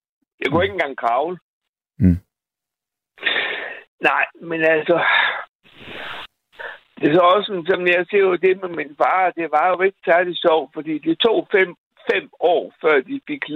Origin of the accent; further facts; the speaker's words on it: Bosnia & Herzegovina; now in Denmark; Ja, jeg er adopteret. Jeg kommer jo fra Bosnien.